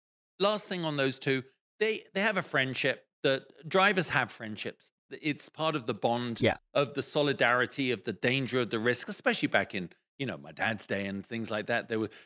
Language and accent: English; United Kingdom; We're British, you and I, and Silverstone, even as a kid, I remember just the fan fervor for Nigel Mansell or Damon or then DC, Johnny Herbert, whoever it was that was there, Jensen.